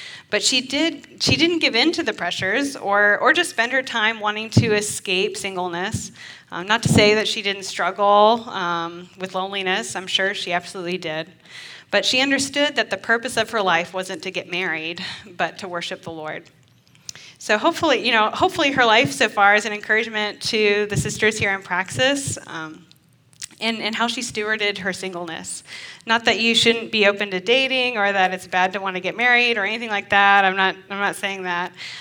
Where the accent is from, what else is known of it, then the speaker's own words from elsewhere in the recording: Alabama, United States; moved away as an adult; I moved here from Alabama when I was 27. And in the South, usually people get married a lot earlier than they do out here.